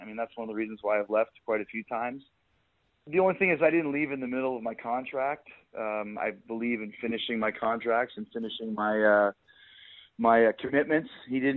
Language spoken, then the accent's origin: English; Canada; growing up in Canada